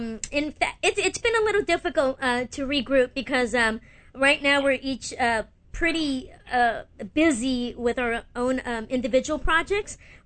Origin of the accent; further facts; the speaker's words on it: Los Angeles, California, United States; also born or lived in Mexico; I was born in Mexico, but grew up in Los Angeles.